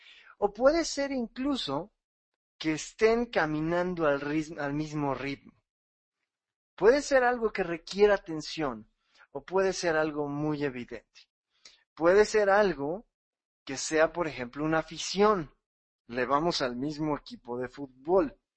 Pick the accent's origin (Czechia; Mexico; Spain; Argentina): Mexico; los mexicanos inmediatamente hacemos amistad.